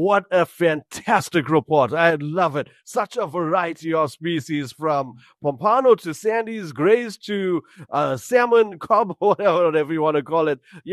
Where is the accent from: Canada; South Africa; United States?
South Africa; Durban, KwaZulu-Natal; Let's kick off the show right here in my hometown, Durban